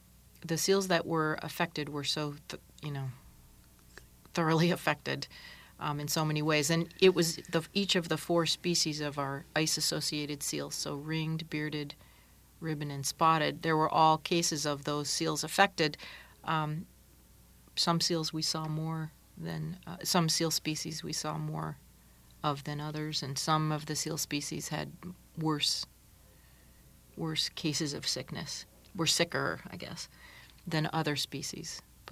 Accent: Rhode Island, United States; now in Nome, United States; I'm with UAF Alaska Sea Grant here in Nome, and I guess I'm born and raised on Aquidneck Island in the fair state of Rhode Island

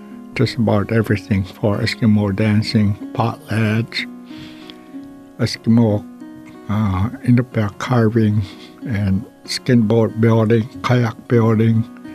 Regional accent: King Island, Alaska, United States; also born or lived in Nome; I'm originally from King Island, but I was a summer baby born in Nome in 1947, August 5th. And I'm a senior

